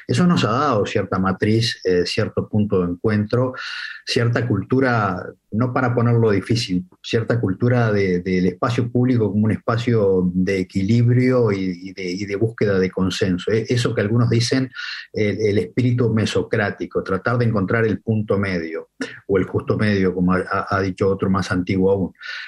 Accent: Uruguay; hay una matriz de cultura política en Uruguay que uno, la primera referencia que tiene, que casi la escucha desde la escuela

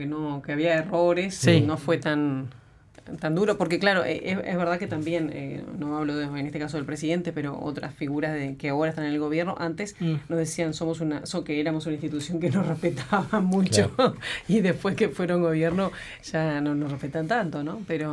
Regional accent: Uruguay; Obviamente que Uruguay, y lo decimos con orgullo, ¿no? Como uruguayo, como uruguaya, ¿no?

